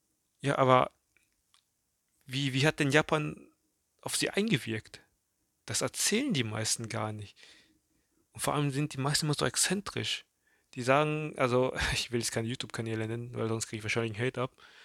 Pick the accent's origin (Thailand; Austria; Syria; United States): Thailand; German is a second language; now in Germany; Ich als Thailänder